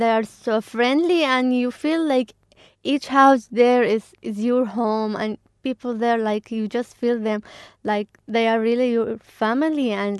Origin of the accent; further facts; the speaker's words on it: Qaraqosh, Nineveh, Iraq; from Iraq, from Nineveh Plain. I come from a town which name is Karakosh. It was like they used to call it the capital of Syriac people in Middle East.